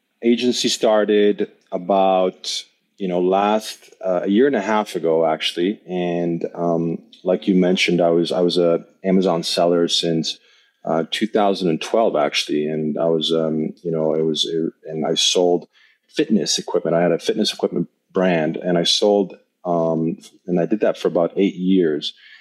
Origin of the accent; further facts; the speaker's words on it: Canada; also born or lived in Poland; now in Medellin, Colombia; I'm actually Polish born. And then when I was a child, my parents moved me to Canada and I grew up in Canada. I went to school there and grew up in Canada. But right now I live in Colombia, Medellin